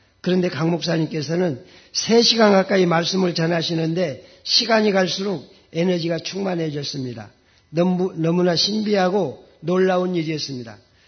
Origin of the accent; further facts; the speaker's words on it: North Jeolla, South Korea; 저는 강 목사님의 처음 목회지인 정읍소성 기린교회 옆 동네에서 태어나고 거기서 20대까지 살았습니다.